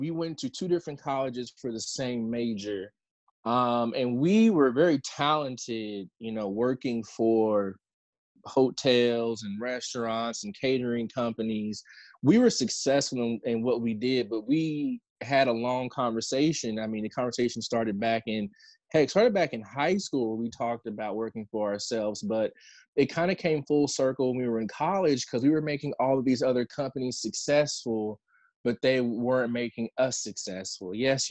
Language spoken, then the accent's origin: English; Evansville, Indiana, United States; I'm from Evansville, Indiana. If no one is familiar with that, we are in the southern tip of the state of Indiana.